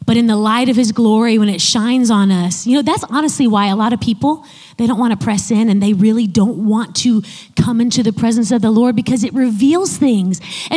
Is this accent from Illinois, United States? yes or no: yes; Chicago, Illinois, United States; I grew up in the Chicago area, so every day in the afternoon, Oprah's show re-aired at like from 3 to 4 p.m. in the afternoon.